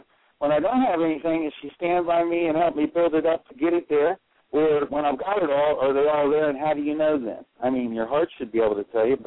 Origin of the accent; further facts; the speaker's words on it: Hanover, Pennsylvania, United States; Well, I'm from Hanover, Pennsylvania